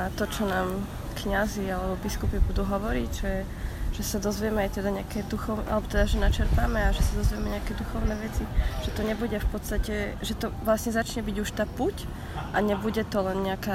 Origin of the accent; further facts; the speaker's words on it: Bratislava, Bratislava Region, Slovakia; 27 rokov a pochádzam z Bratislavy.